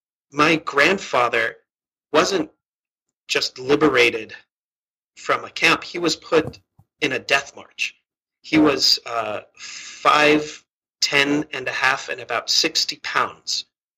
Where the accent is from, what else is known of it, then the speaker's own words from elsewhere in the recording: Washington, District of Columbia, United States; born there; I was born in Washington, D.C. Like, how more American do I need to be?